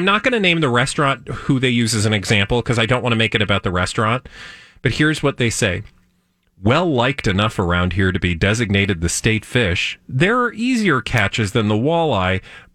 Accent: Minnesota, United States; As a Minnesotan, lifelong, born and bred.

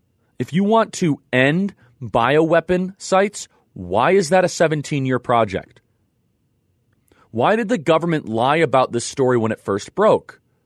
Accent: Illinois, United States; We're both from Illinois. I knew you years ago.

